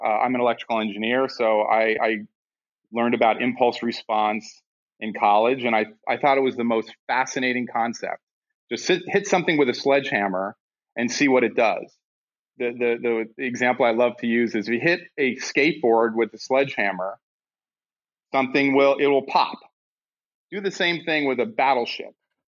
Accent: Miami, Florida, United States; I grew up in Miami. I used to plot hurricanes when I was 8 years old coming across the Atlantic in Miami

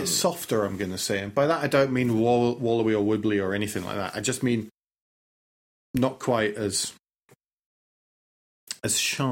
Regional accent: United Kingdom; that I, being British and polite

